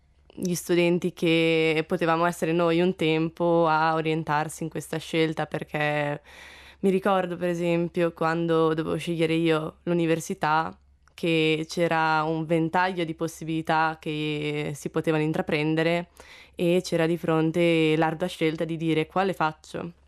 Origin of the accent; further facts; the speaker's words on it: Cesena, Emilia-Romagna, Italy; now in Bolzano, Italy; Io sono di Cesena dell'Emilia Romagna e attualmente studio qui a Bolzano